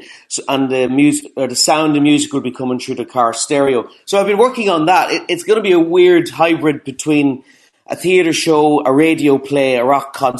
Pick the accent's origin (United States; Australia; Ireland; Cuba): Ireland; Cavan, Ulster; my hometown where I'm from, it's Cavan, and it's a small kind of small Irish town in the South Ulster in Ireland.